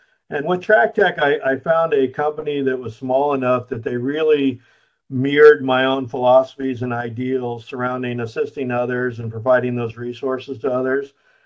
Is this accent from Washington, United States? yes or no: yes; Enumclaw, Washington, United States; I grew up in a small town outside of Seattle, Washington, called Enumclaw.